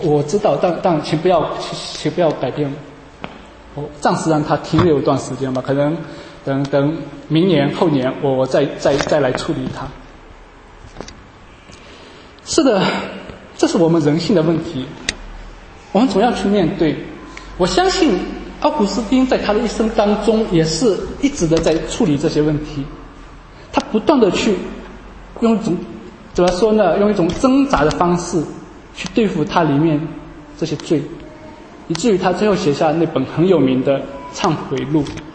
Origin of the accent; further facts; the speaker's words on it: China; 以前会什么我们中国人说封建社会大家好保守好传统，不一定的。